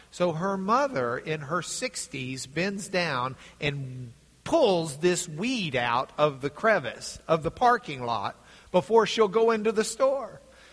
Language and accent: English; Lubbock, Texas, United States; When I was growing up in Lubbock, Texas, one of my friends in the youth group had a different home life